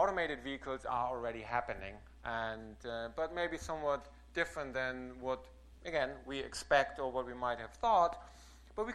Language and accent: English; Germany; 2 weeks ago in Berlin when I had the honor to give a keynote in the capital of my home country.